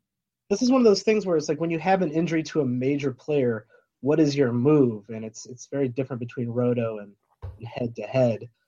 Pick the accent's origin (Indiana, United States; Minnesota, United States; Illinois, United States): Illinois, United States; Well, I'm from Illinois. I was born in the 80s, so I'm a Chicago Bulls fan.